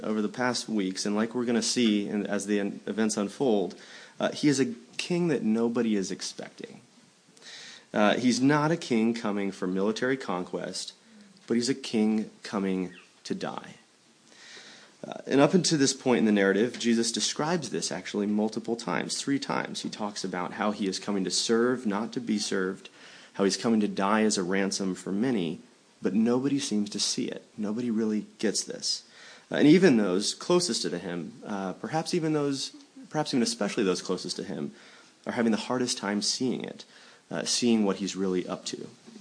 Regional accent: New Hampshire, United States; I grew up in New Hampshire, and so I think I was given a fern, but we called it a palm branch.

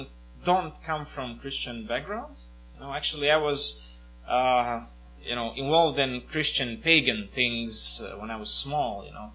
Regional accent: Latvia; English is a second language; I'm from here. It's a big honor to be here. And I'm a Latvian, so forgive me for my accent.

